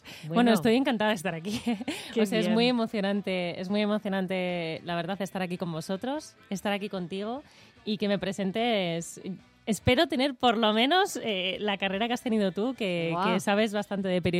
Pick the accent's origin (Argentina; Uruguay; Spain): Spain; Madrid, Community of Madrid; Yo soy madrileña, pero mi madre es de un pueblito de la Sierra de Gredos y mi padre era de Zamora.